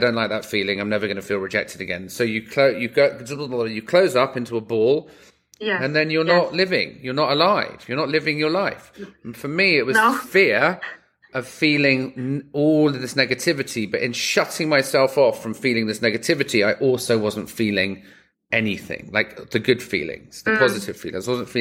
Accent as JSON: {"language": "English", "region": "London", "country": "United Kingdom", "tie": "born or raised there", "said": "I grew up in London, right? And I was relatively privileged to a point until we lost money."}